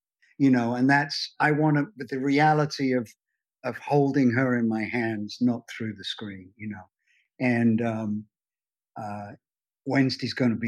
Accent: United States; Because I've got to go home. I'm American. I'm a US citizen, but I'm also a UK citizen.

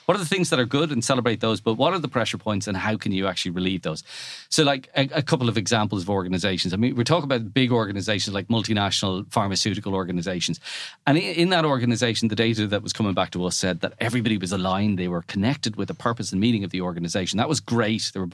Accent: Ireland; Now, being Irish and cynical, I was kind of going, I wonder, is this American, and kind of overplaying it a bit.

